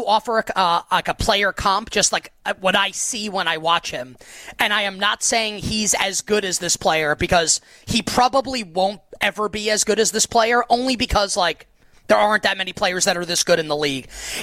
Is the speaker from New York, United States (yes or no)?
yes; New York, United States; Like, I'm from New York, and, like, it's not a college town.